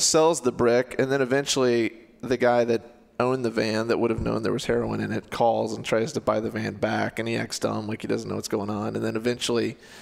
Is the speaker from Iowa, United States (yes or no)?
yes; Ames, Iowa, United States; Growing up in Ames, I heard about a gang that was in Gilbert.